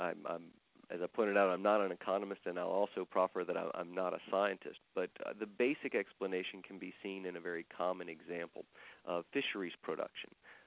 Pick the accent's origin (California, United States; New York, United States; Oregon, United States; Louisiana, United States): Louisiana, United States; I'm so proud of the fact that I come from Louisiana because it represents a culture and a type of people that lived on a dynamic landscape for centuries.